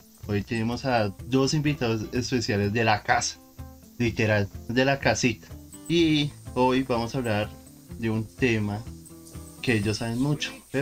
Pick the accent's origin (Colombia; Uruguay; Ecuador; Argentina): Colombia; Bogotá; los tres, bueno, los cuatro somos re rolos.